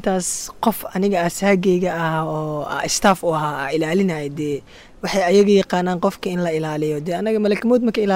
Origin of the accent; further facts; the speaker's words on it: Barawe, South West State, Somalia; waxaan ka imid Baraawe